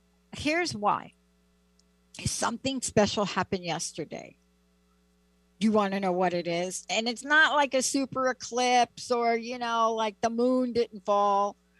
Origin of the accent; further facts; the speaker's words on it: Bronx, New York, United States; That could be me growing up in the Bronx.